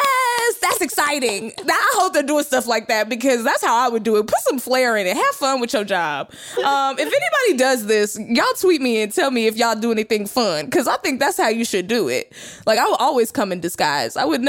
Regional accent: Texas, United States; they'll call from an area code that's from your area code, which I'm from Texas.

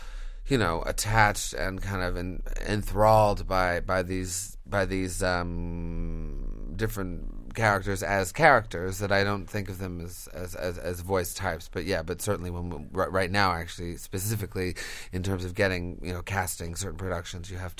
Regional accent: Montreal, Quebec, Canada; I took because that's the name of the main drag where I grew up in Montreal.

